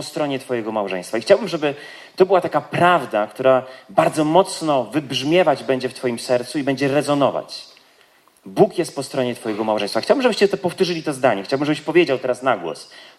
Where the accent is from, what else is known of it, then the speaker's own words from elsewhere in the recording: Kraków, Lesser Poland, Poland; mieszkamy na wsi, chociaż pochodzę z Krakowa, od wielu, wielu lat marzyliśmy o tym, żeby przeprowadzić się na wieś i to marzenie udało nam się